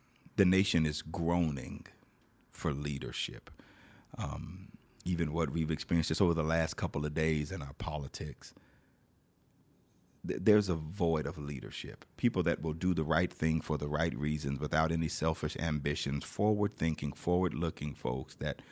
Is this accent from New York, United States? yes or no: no; Blythe, California, United States; I live in the 9th Congressional, have lived there for years, was born and raised in Blythe, California, in Blythe, California, right on the edge of that district.